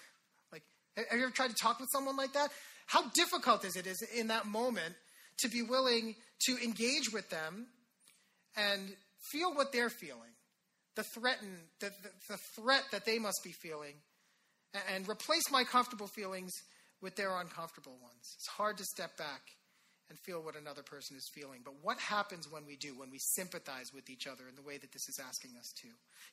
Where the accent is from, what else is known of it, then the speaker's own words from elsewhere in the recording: India; I'm Indian. I've got this huge family. Like, I've got like hundreds of cousins, I think.